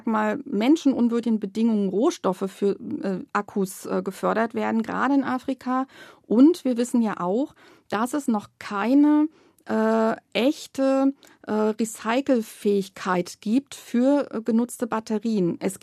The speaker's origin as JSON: {"language": "German", "country": "Germany", "tie": "born there", "said": "Ich bin in der DDR geboren und ich kann mich noch sehr gut erinnern, in meiner Heimatstadt gab es sehr viel Industriebetriebe."}